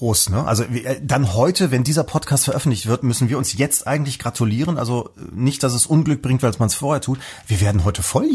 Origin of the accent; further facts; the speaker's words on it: West Germany, Germany; aufgewachsen im Westen